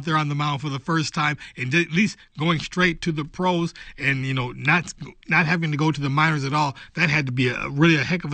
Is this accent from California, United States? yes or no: no; Flint, Michigan, United States; I always thought we had a lot of special things growing up in Flint, and you know, that didn't happen for everybody